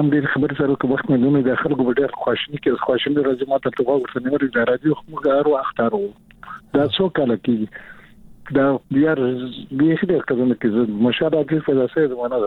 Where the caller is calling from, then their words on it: Germany; نو زه خو درته په جرمني کې يم.